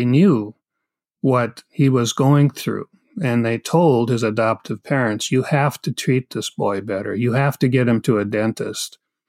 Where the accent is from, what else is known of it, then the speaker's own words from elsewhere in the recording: Minnesota, United States; My hometown was very fortunate. It was a town of only 4,000 some people when I was there. But the University of Minnesota put a branch of the University of Minnesota right on the edge of town